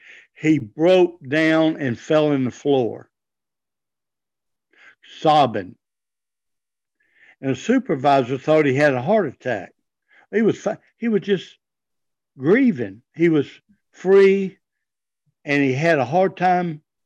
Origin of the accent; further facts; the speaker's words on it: Spartanburg, South Carolina, United States; I said, well, I'm from Spartanburg originally, but I've lived in the Carolinas all my life, back in Spartanburg.